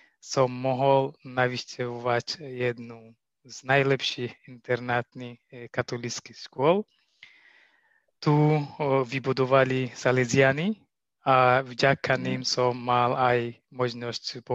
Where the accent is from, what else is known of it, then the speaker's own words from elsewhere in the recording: Tigray, Ethiopia; Slovak is a second language; now in Slovakia; pochádzam zo severnej Etiópie, časť nazvanej Tigraj. A tento kraj je veľmi bohatý na históriu, ale materiálne však veľmi chudobný.